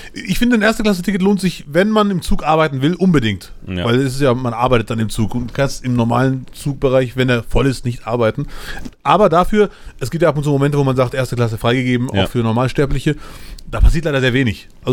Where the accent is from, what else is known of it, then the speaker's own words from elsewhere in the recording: Bielefeld, North Rhine-Westphalia, Germany; now in Duisburg, Germany; ich bin Bielefelder und Wahl-Duisburger gleichzeitig.